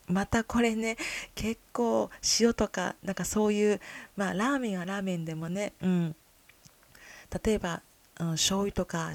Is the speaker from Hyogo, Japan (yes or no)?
no; Kyoto, Japan; accent: Kyoto dialect; 私の出身地は京都です。いつも、こういうお仕事をしているので標準語ばかりお話しすることが多いんですが、せっかく生まれ育った京都大好きだし